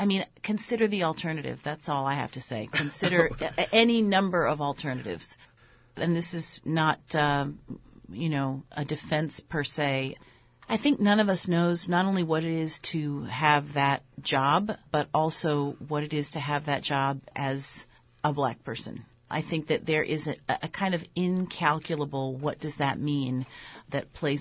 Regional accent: Washington, District of Columbia, United States; also born or lived in Harlem, New York; I think growing up in Washington, D.C., my parents moved from New York. I was born in Harlem.

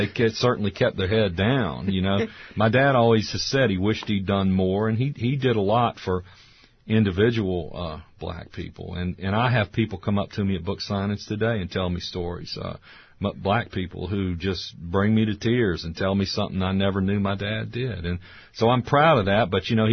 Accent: Natchez, Mississippi, United States; growing up in Natchez, you know, I was born in 1960, which you would think I'm a little young to have lived through the stuff and remember. However, like a lot of Southern men, I was raised by an African-American maid

